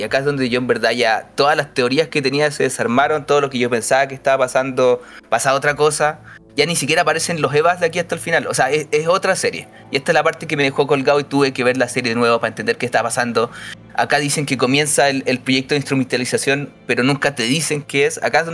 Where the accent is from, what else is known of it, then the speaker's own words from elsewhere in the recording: Coyhaique, Aysén, Chile; Ya, yo soy del sur de Coyhaique.